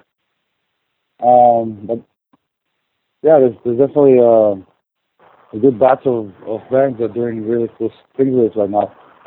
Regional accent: Tel Aviv, Tel Aviv District, Israel; now in Seattle, United States; I'm from Tel Aviv, from Israel.

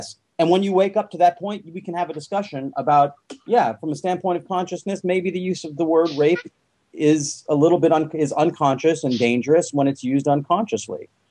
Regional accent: Olympia, Washington, United States; I'm from Olympia, I'm the closest thing you got.

